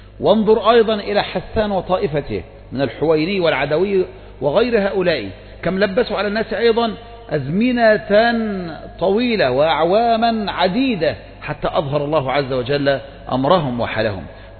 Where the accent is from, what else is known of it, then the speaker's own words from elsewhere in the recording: Egypt; ولهذا ما كان يتخيل مثلا عندنا في مصر، كان يتخيل أن واحد مثلا ينتبه للدعوة السلفية وقد أطلق لحية وقصر ثوبه